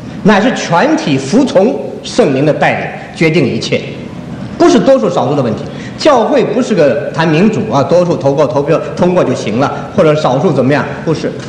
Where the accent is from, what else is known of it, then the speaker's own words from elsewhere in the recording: China; 我们中国人都有天的观念，都懂得敬天畏人